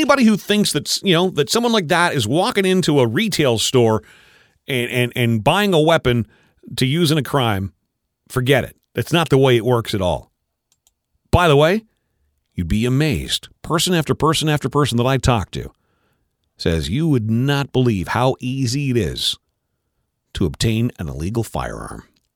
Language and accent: English; Canada; Well, I'm one Canadian who wants that changed back.